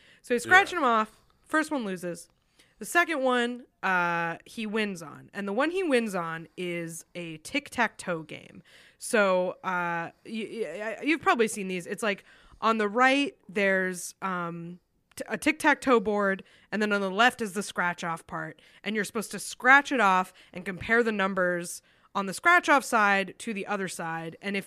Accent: New Hampshire, United States; And then in 1964, my home state of New Hampshire became the first state

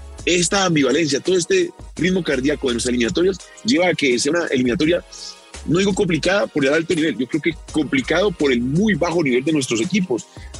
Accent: Colombia; lo que nosotros como colombianos

